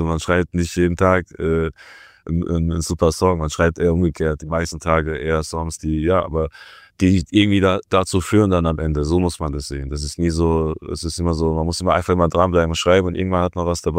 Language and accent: German; Rhineland-Palatinate, Germany; Ich komme ja aus Rheinland-Pfalz.